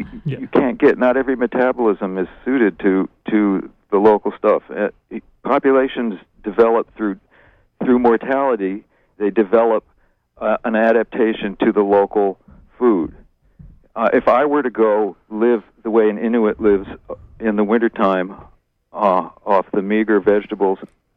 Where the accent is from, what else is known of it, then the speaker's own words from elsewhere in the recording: Bangor, Maine, United States; I grew up in Bangor. I went away to school, and I came back in 1971.